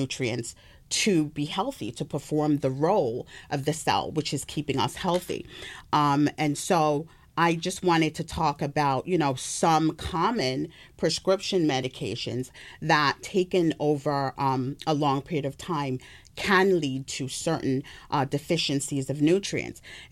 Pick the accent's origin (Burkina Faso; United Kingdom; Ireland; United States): United Kingdom; accent: British; But I also have a British accent. So if I'm talking Ooh. To family from the UK, then, you know, Ooh. My accent naturally emerges.